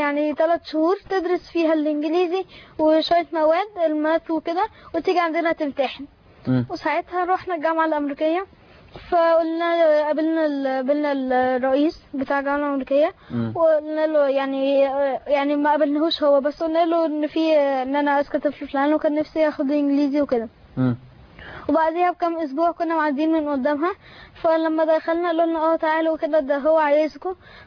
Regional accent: Egypt; انا طفل مصري

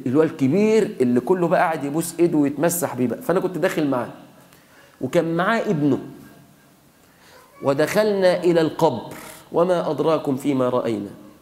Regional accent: Mansoura, Dakahlia, Egypt; قلت له احنا فلاحين يا شيخنا وبتاع، عايزين نعرف الحق. قال لي أيوة. قلت له والله عندنا في المنصورة مشايخ يعني بيطلعوا كده وبتاع

